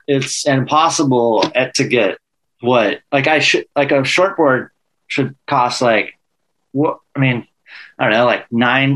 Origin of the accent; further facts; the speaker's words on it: Apple Valley, California, United States; born there; also born or lived in Santa Barbara / San Diego; I finished high school there. I'm not originally from there. No, I was born in Apple Valley, like by Big Bear.